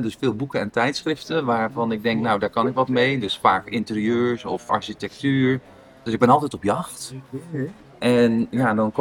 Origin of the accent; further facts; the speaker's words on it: Zwijndrecht, South Holland, Netherlands; also born or lived in Dordrecht; Uit Zwijndrecht, daar ben ik geboren, maar familie ook in Dordrecht. Dus Zwijndrecht en Dordrecht, dat zijn de plekken waar ik ben opgegroeid.